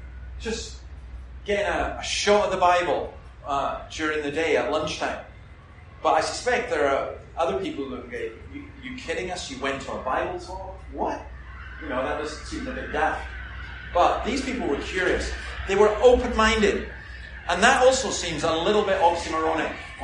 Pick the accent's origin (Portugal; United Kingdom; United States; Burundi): United Kingdom; Scotland; I'm a Scottish Presbyterian minister